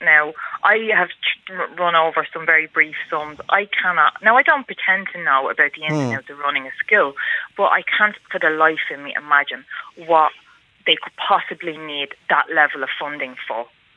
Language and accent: English; Dublin, Leinster, Ireland; I'm from Dublin 7. I grew up on Blackhorse Avenue in Dublin 7.